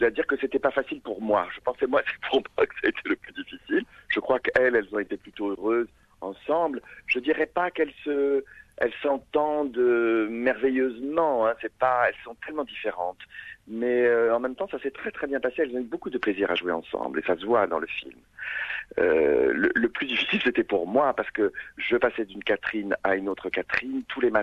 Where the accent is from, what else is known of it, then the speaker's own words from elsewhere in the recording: Brittany, France; born there; toute la nuit, là où je suis né en Bretagne